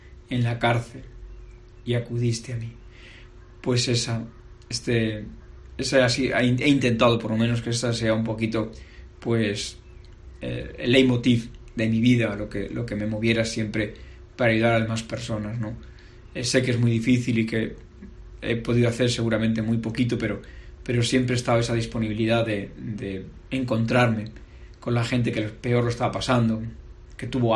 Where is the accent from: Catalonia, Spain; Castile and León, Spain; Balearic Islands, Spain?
Castile and León, Spain; Tamames; also born or lived in Málaga; canté mi primera misa en mi pueblo, en Tamames